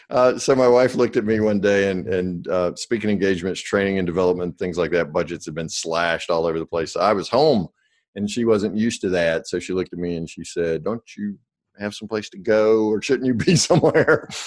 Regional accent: the South, United States; It's comfort food for me, and I'm from the South, obviously, so I need my grease changed every now and then.

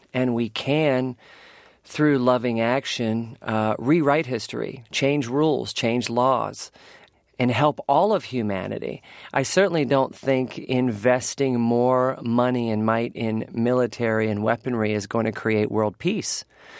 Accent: Richmond, Virginia, United States; born or raised there

